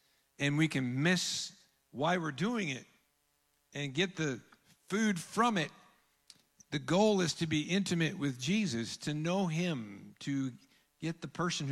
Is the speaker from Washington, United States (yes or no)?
yes; Olympia, Washington, United States; My dad was a pastor. I grew up in Olympia, Washington, where he pastored